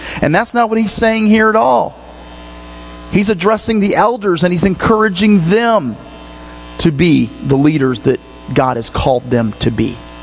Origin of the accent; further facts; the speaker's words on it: Alma, Michigan, United States; I grew up in Michigan, the son of a preacher's kid. And in that church that I grew up in Alma, Michigan, at East Superior Christian Church